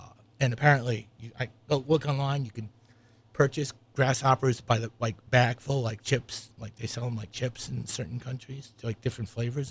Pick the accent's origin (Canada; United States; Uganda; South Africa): United States; Given eating bugs is not part of a culture where I grew up in the United States